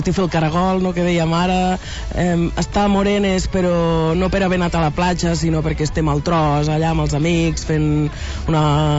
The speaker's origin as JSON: {"language": "Catalan", "region": "Catalonia", "country": "Spain", "said": "som tres noies de Ponent, de la nostra terra"}